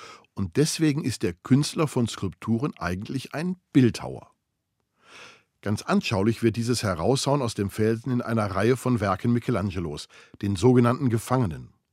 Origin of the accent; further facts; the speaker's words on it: Duisburg, North Rhine-Westphalia, Germany; Hier in meiner Heimatstadt Duisburg